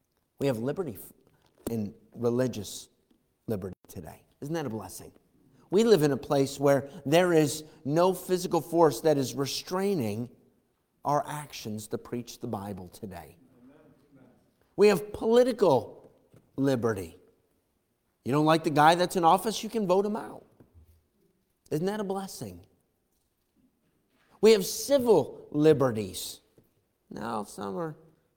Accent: United States; I am American through and through.

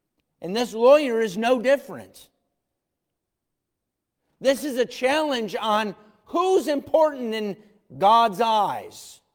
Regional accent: Irondequoit, New York, United States; There were kids, we grew up in Irondequoit, and there were some kids down the street

